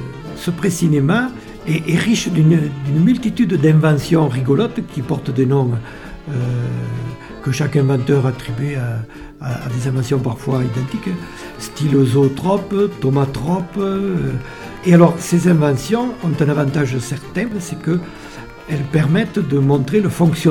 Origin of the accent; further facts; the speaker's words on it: Barriac, Occitanie, France; also born or lived in Rodez; je suis originaire de Barriac, tout en étant né à Rodez.